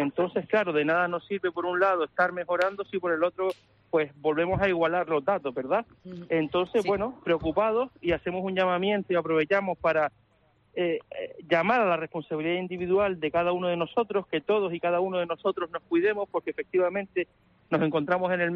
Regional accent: Canary Islands, Spain; Somos los canarios

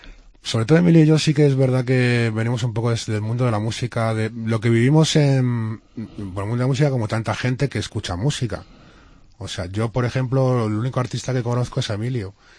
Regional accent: Salamanca, Castile and León, Spain; Emilio, yo y Luis somos de aquí de Salamanca, hemos vivido aquí los 90 y, bueno, hasta la actualidad.

